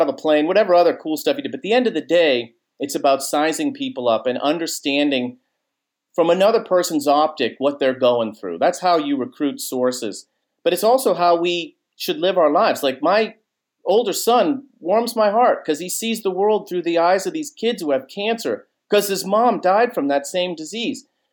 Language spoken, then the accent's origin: English; Boston, Massachusetts, United States; I'm from Boston, so the movie Jaws kind of, I remember that.